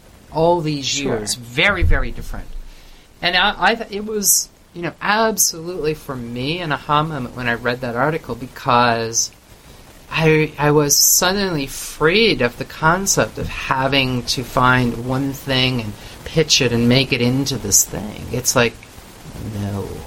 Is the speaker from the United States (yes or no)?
no; Canada; I come from Canada, you know, away from kind of the scenes.